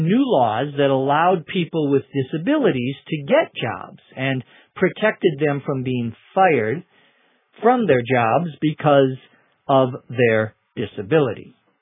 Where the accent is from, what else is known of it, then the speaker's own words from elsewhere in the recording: Minnesota, United States; which is just next to my home state of Minnesota in the north central part of the U.S., what we call the upper Midwest.